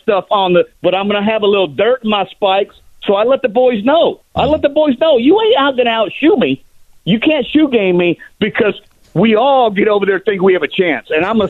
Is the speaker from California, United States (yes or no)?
yes; Los Angeles, California, United States; I wanted to play for the Los Angeles Dodgers as a kid growing up in Los Angeles.